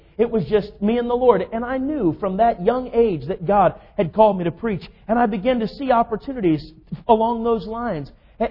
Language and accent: English; Minnesota, United States; also born or lived in North Carolina; Now, I grew up in Minnesota